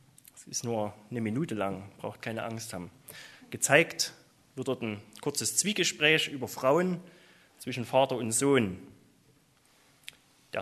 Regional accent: East Germany, Germany; Als Kind in der DDR, als Jugendlicher und auch als Erwachsener.

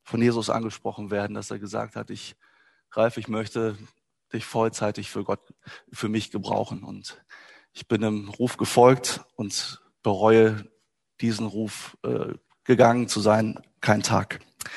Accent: Wuppertal, North Rhine-Westphalia, Germany; Ich komme aus Wuppertal-Elberfeld. Ich bin ein richtig Elberfelder Bruder.

